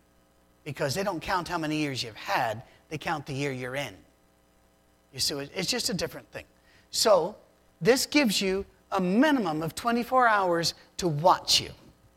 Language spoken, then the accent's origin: English; Tennessee, United States; Where are you all from? And I'll say Tennessee, and that rattles them a bit.